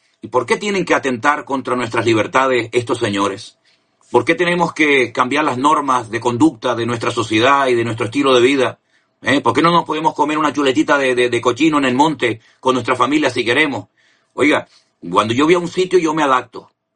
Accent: Canary Islands, Spain; ¿Cómo vamos a permitir que se metan en nuestra tierra y nos maten a 1.200 canarios

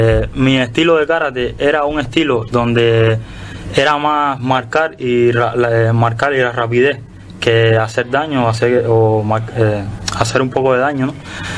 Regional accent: Cuba; Sí, soy natural de Cuba.

